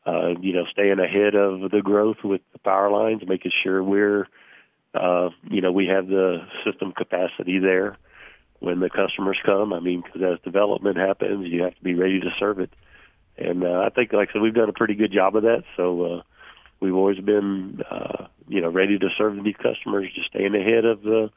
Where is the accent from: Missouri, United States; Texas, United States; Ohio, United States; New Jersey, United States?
Texas, United States; La Grange; Well, moving back to my hometown of LaGrange, Texas, remodeling a house